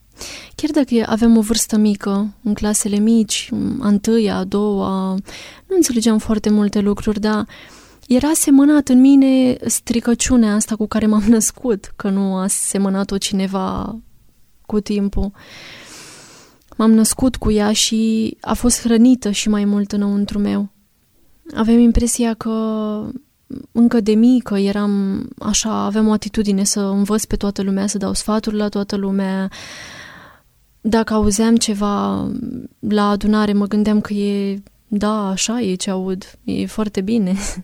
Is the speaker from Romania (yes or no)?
yes; Pitești, Argeș, Romania; now in Zalău, Romania; am 21 de ani și sunt din Pitești.